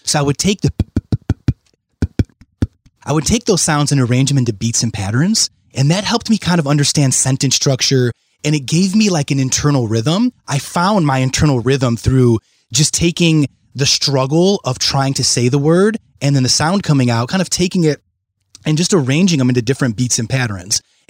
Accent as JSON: {"language": "English", "town": "Redford", "region": "Michigan", "country": "United States", "tie": "born or raised there", "said": "But I grew up in Redford, and it was just a huge struggle."}